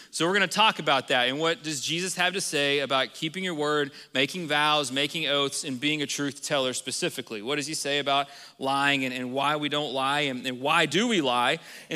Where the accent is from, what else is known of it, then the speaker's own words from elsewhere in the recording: Texas, United States; now in Iowa, United States; that's because we're from Texas and we're redneck and we go mudding, okay? So that wasn't because we were moving to Iowa.